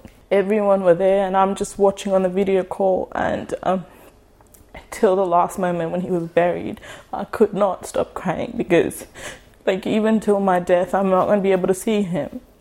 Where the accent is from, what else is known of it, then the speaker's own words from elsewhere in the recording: Australia; English is a second language; I grew up in Australian culture. I forgot how to speak my language properly.